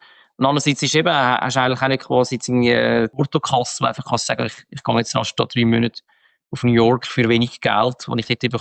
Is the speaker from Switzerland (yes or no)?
yes; Switzerland; Ich bin Schweizer